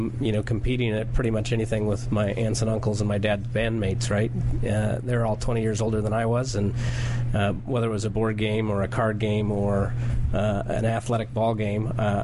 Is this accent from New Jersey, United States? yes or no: no; La Grande, Oregon, United States; I grew up in La Grande, Oregon, which is about halfway between Portland, Oregon and Boise, Idaho.